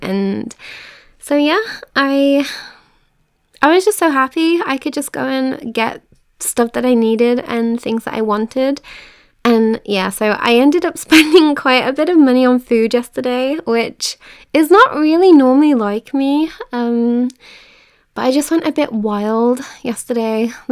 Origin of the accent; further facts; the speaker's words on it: Birmingham, West Midlands, United Kingdom; accent: Brummie; I feel like my Brummie accent slipped out a bit then. Birmingham.